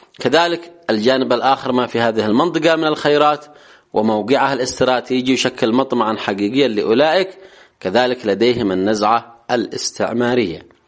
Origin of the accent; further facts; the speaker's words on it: Yemen; في بلدنا اليمن